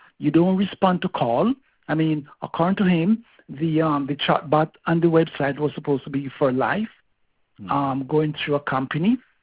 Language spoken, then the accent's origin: English; Canada; No, I'm a Canadian citizen.